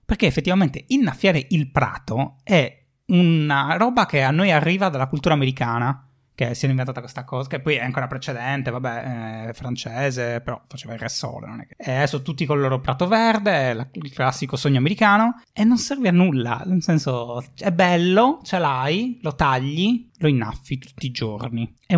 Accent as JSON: {"language": "Italian", "region": "Sardinia", "country": "Italy", "said": "forse questo perché sono sardo, okay"}